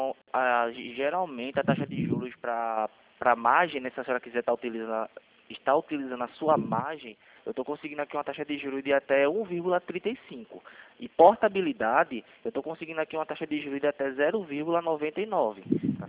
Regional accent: Recife, Pernambuco, Brazil; Bem, veja bem, porque eu sou daqui de Recife, né?

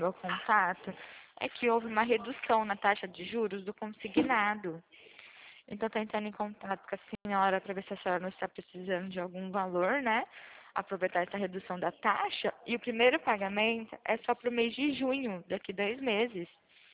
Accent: São Paulo, Brazil; Eu sou daqui do interior de São Paulo.

